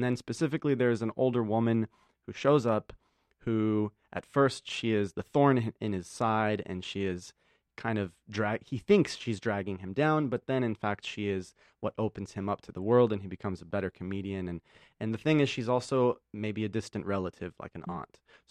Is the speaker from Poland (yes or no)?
yes; Poland; also born or lived in San Francisco; now in Los Angeles, United States; So, well, first I moved to San Francisco from Poland.